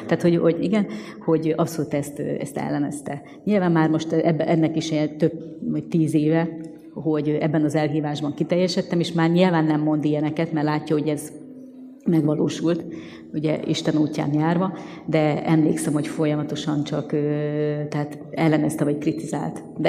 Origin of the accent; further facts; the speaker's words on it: Békés, Hungary; Amikor mondtam, hogy, és írtam, hogy Békés megyéből származom